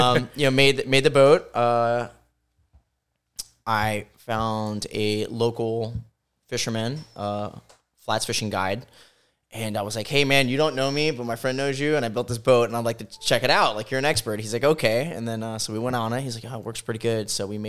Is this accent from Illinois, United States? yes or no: no; Miami, Florida, United States; I grew up down here in Miami, Biscayne Bay. Actually still live a couple blocks from it.